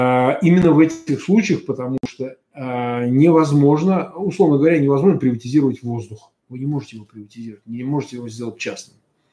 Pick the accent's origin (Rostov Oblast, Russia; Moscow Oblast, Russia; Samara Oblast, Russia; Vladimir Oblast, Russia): Samara Oblast, Russia; Samara; born there; Я сам не москвич. Я родился в Самаре.